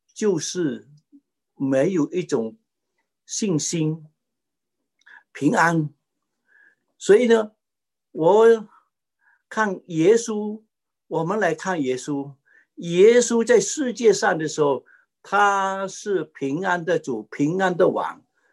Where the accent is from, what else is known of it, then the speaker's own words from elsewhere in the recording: Fuzhou, Fujian, China; 我们福州人常常讲一句话